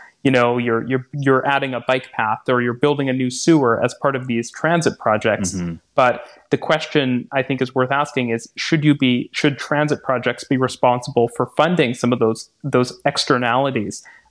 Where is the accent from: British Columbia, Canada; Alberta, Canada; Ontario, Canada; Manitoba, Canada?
British Columbia, Canada; Vancouver; where I grew up in Vancouver, we never had a debate about this.